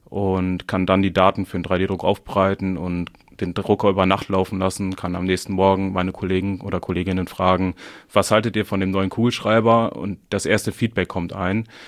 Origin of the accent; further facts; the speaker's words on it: North Rhine-Westphalia, Germany; born there; now in Münsterland, Germany; 32 Jahre alt, komme gebürtig aus dem Port, wohne jetzt seit einigen Jahren im schönen Münsterland